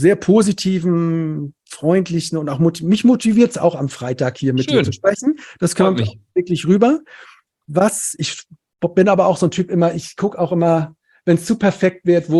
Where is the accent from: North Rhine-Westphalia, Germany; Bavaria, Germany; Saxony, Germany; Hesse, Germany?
North Rhine-Westphalia, Germany; Cologne; Ich komme aus dem Rheinland, aus Köln. Ich bin ja hier in Köln.